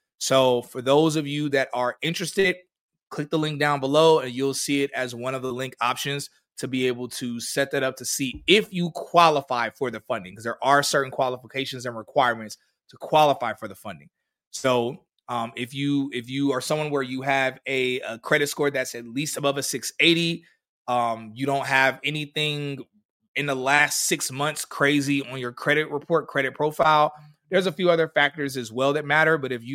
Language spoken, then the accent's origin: English; United States; Obviously, I'm American first. I'm America.